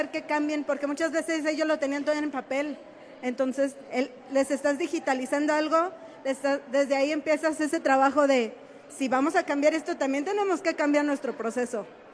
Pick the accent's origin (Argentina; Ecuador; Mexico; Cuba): Mexico; Guadalajara, Jalisco; Yo soy de Guadalajara. Ahí también nos tocó fuerte